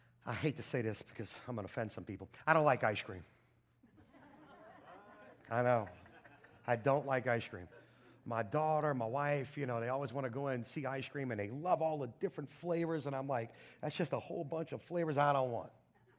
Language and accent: English; the South, United States; I grew up in the South. I like iced tea.